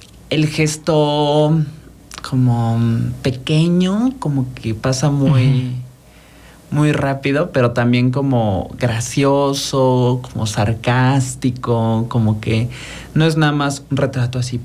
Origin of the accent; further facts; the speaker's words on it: Morelos, Mexico; also born or lived in Mexico City; O sea, creo que soy todo morelense excepto donde nací, en la Ciudad de México.